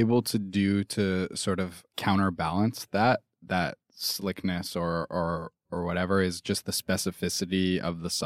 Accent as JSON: {"language": "English", "region": "Florida", "country": "United States", "said": "I'm from Florida. I'm sorry."}